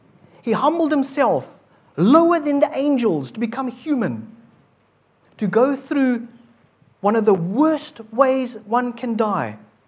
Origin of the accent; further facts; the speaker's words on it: South Africa; I come from South Africa, and a little area that is situated halfway between a huge mountain range and the beach